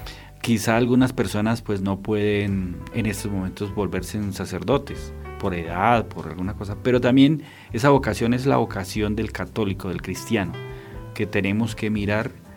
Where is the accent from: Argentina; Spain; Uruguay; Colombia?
Colombia